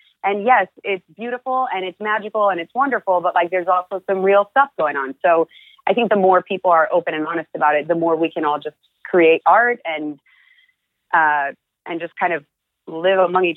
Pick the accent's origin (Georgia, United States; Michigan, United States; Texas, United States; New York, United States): Georgia, United States; Atlanta; born there; I'm Cuban Salvadoran, but I was born in Atlanta, Georgia.